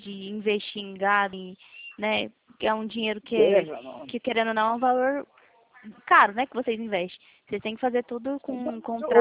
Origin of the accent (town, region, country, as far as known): Presidente Prudente, São Paulo, Brazil; also born or lived in Uberlândia